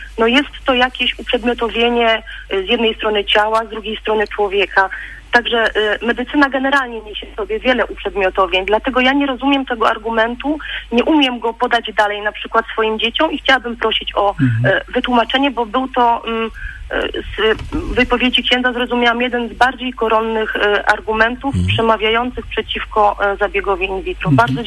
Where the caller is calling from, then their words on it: Opole, Opole Voivodeship, Poland; Dobry wieczór … jestem słuchaczką z Opola.